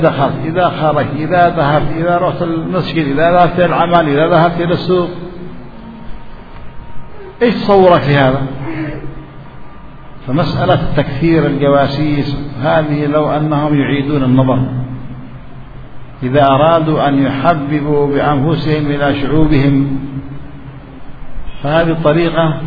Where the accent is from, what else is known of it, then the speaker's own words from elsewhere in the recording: Yemen; نحن عندنا في اليمن